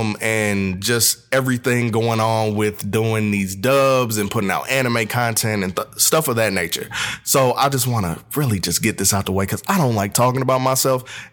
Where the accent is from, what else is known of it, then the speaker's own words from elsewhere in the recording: St. Louis, Missouri, United States; So to start off … And I am from St. Louis, Missouri. I'm 28 years old